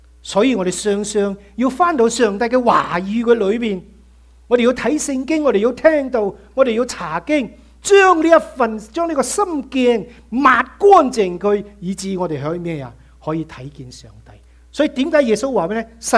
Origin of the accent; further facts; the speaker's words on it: Guangdong, China; 我们广东人有一句说话很有意思